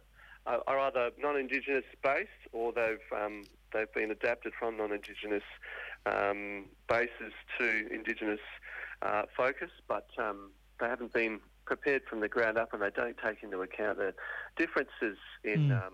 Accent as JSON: {"language": "English", "region": "Scotland", "country": "United Kingdom", "lives_now": "Australia", "said": "from Scotland, but I'm sitting here on beautiful Noongar Boodja."}